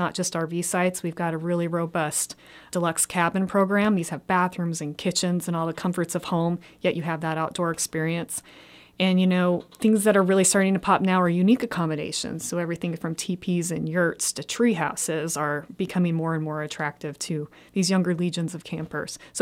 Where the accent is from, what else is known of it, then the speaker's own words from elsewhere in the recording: Montana, United States; I grew up in Montana. I had been gone for some time.